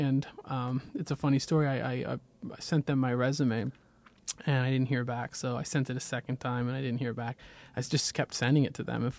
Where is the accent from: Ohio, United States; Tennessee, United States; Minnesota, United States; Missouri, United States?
Minnesota, United States; Growing up in Minnesota, there's a drummer, Dave King, who is world-renowned